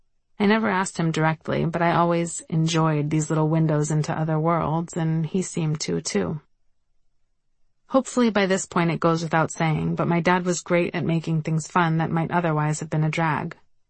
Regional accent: Los Angeles, California, United States; Because I grew up in Los Angeles, many of my childhood memories seemed to take place in the car.

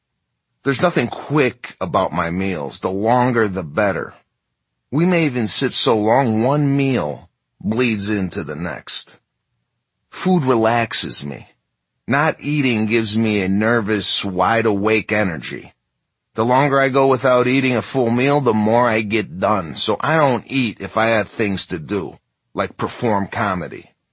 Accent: Chicago, Illinois, United States; My comedy's based on my own life, how I come from Chicago, that I'm the son of an Italian immigrant father

